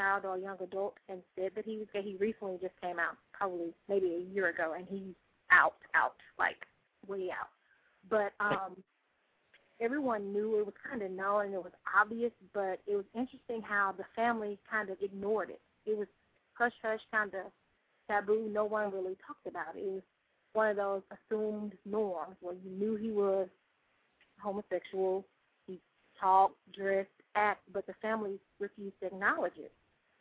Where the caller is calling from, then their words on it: Dallas, Texas, United States; I'm calling from Dallas, and I just wanted to share two separate stories